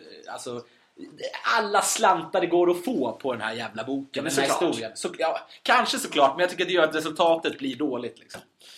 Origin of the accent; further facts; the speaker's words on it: Bordsjö, Sweden; För den finns ju ute i Bordsjö där vi kommer från.